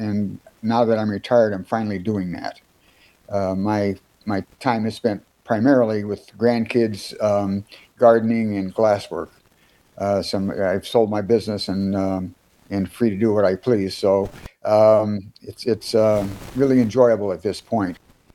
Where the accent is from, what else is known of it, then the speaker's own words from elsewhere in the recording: Gary, Indiana, United States; Well, I was born in Gary in 1947 and stayed in Gary most of my life. Moved to Highland eventually in 76.